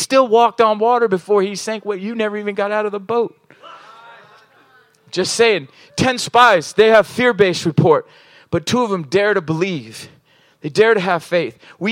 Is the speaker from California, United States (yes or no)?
yes; Oceanside, California, United States; also born or lived in Virginia; I mean, I grew up in Oceanside and it's like, these people are, they're interesting. I'm sorry from the East Coast, but I was actually born in Virginia